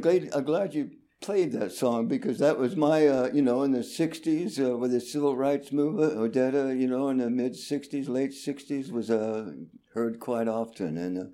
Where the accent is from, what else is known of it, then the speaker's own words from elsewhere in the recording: Pueblo, Colorado, United States; I was a ranch boy. I grew up in Pueblo, Colorado. It was a steel mill town. It was the Pittsburgh of the West, biggest steel mill town west of the Mississippi.